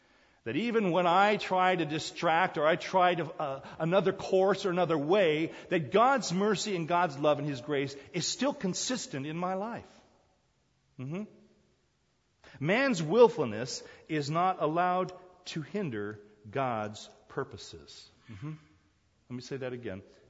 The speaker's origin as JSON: {"language": "English", "country": "South Korea", "tie": "born or raised there", "said": "I grew up in Korea, as you know, and every summer we would go to the beach there."}